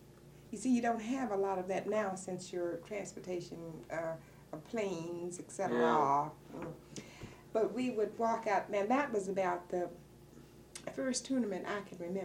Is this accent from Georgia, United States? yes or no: yes; Georgia, United States; I grew up on or in Fruitland Nurseries. It no longer exists. Sanssouci Apartments are located there now. And I was brought there when I was 6 weeks old. But my home is originally in Lincolnton, Georgia.